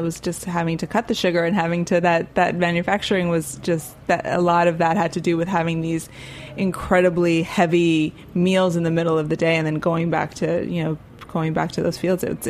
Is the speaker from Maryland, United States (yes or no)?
no; Miami, Florida, United States; now in New York, United States; I think I've living in New York after growing up in Miami, not necessarily having like central air